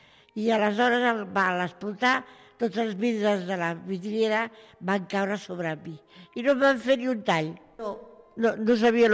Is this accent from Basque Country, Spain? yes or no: no; Barcelona, Catalonia, Spain; born there; Vaig néixer a Barcelona el dia 6 de desembre de 1935. Ara, mira, el dia 6, el divendres faré 84.